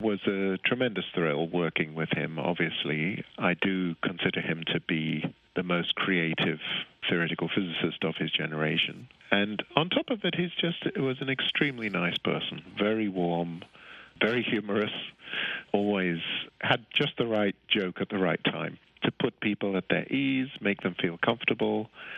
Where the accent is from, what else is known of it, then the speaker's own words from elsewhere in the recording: South Africa; I'm South African.